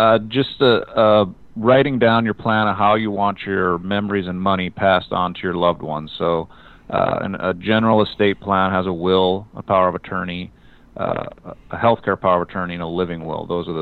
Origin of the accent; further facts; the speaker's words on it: North Dakota, United States; now in Omaha, United States; I grew up in North Dakota, and I've been down here down in Omaha about 20 years.